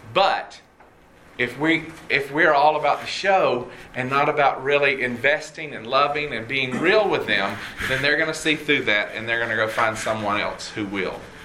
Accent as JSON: {"language": "English", "town": "Red Oak", "region": "Georgia", "country": "United States", "tie": "born or raised there", "said": "So I grew up in Red Oak, Georgia."}